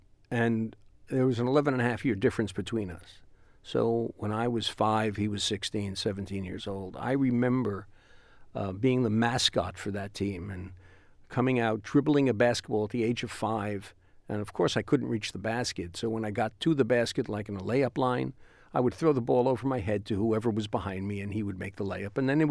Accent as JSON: {"language": "English", "town": "North Bergen", "region": "New Jersey", "country": "United States", "tie": "born or raised there", "said": "We grew up in North Bergen, New Jersey."}